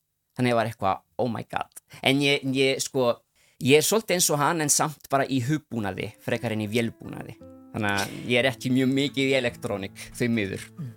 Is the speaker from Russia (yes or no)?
no; Sicily, Italy; Icelandic is a second language; ég fættist og ólst upp á Sikiley. Foreldra mínir eru bara 100% hérna Sikileyingar.